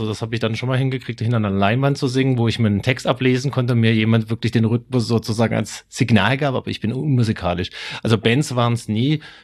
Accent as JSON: {"language": "German", "town": "Stuttgart", "region": "Baden-Württemberg", "country": "Germany", "accent": "Swabian", "said": "das ist dir ja sehr wichtig, dass dieses in Stuttgart, wo ich herkomme, wo ich meinen schwäbischen Akzent auch noch gelernt habe."}